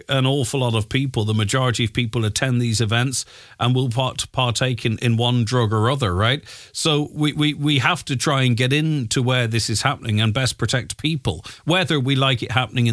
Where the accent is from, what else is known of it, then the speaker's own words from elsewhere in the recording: Ulster, Ireland; we're from Donegal. We travel all over the place to attend events.